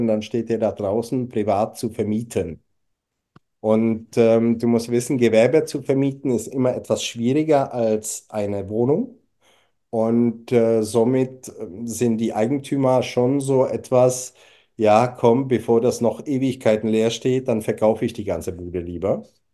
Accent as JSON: {"language": "German", "country": "Czechia", "said": "Wo kommt denn der her? Und dann sage ich, naja, ich komme aus der Tschechei und so dies und das."}